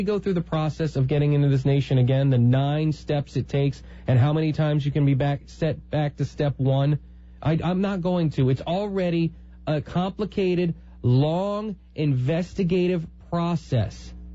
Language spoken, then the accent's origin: English; the South, United States; I'm from the South. I'm from the South.